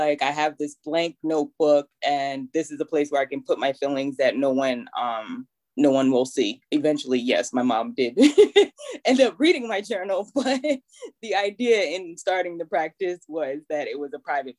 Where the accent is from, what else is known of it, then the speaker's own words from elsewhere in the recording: Dorchester, Massachusetts, United States; They were from Roxbury, you know, like 15 minutes from where I grew up in Dorchester